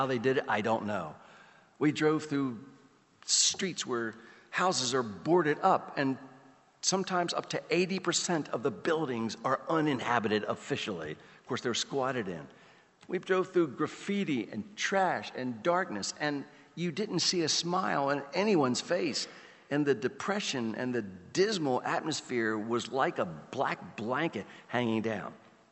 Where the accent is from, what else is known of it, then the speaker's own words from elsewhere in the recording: Baltimore, Maryland, United States; I grew up in Baltimore. I know some bad neighborhoods